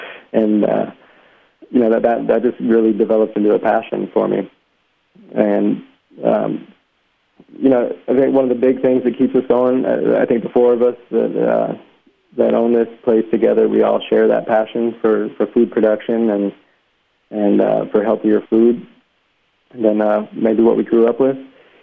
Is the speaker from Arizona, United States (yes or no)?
yes; Tucson, Arizona, United States; also born or lived in Illinois; And so I grew up, I grew up in Tucson, but I'd spend my summers back there a lot of times.